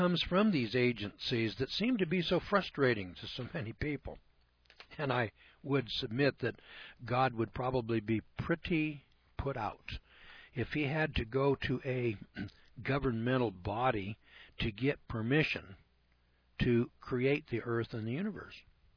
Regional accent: United States; I was very pleased as an American to contribute my portion to the national economy

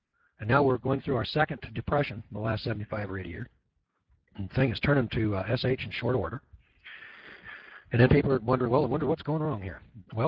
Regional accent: Idaho, United States; I said, you're not going to believe this, but up where I'm from in Idaho, we've got public schools.

